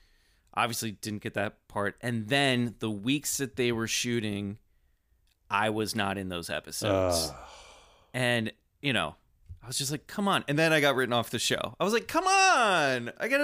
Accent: Kansas, United States; Do you think you'd be able to do it in an American accent? And I was like, I'm from Kansas.

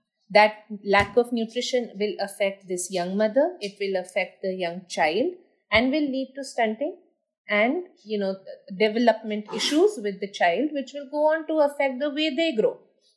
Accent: India; I am very proud to say that, you know, I am an Indian and I've watched this happen.

